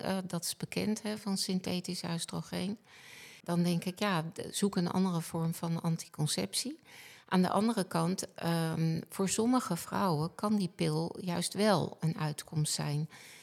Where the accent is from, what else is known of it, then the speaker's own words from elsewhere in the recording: Netherlands; Ik denk dat wij als Nederlanders heel erg calvinistisch zijn.